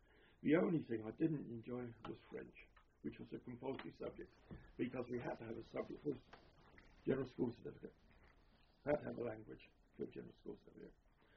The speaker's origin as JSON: {"language": "English", "town": "Eastleigh", "region": "South East England", "country": "United Kingdom", "tie": "born there", "said": "I was born in Eastleigh in Hampshire at 10 o'clock on Sunday, the 4th of February 1923."}